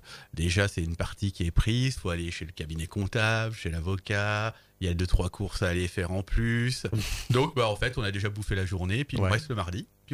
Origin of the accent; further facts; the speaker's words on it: Centre-Val de Loire, France; non, non, du tout, je suis de la Touraine.